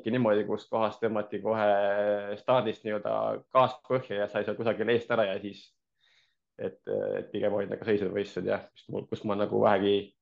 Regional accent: Kuusalu, Harju County, Estonia; Tegelikult ma olen pärit Ainast veits eemalt Kuusalust. Et mitte päris Tallinna poiss

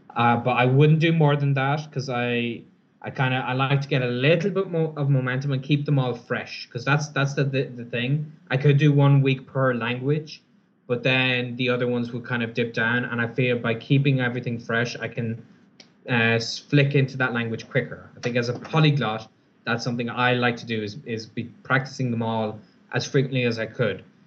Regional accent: Cavan, Ulster, Ireland; But when I am back in my hometown in Cavan, Ireland, I do finally get access to my public library, and even my small town library has some really great language learning resources.

